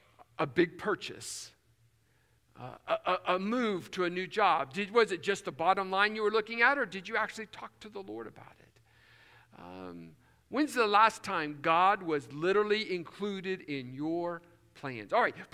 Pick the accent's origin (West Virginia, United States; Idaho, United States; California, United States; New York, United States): West Virginia, United States; I grew up in West Virginia where they do not always use correct English. And it's my heritage.